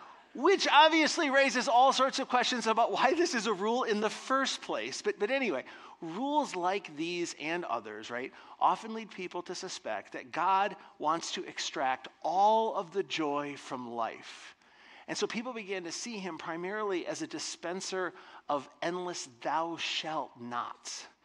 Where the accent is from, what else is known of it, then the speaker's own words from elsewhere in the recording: Michigan, United States; I grew up right here in West Michigan church culture in the 1980s.